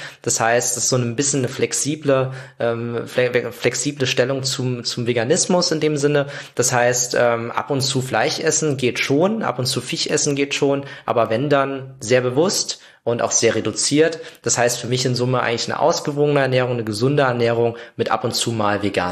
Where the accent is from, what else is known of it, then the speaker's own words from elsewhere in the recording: Saarland, Germany; ich komme ja aus dem Saarland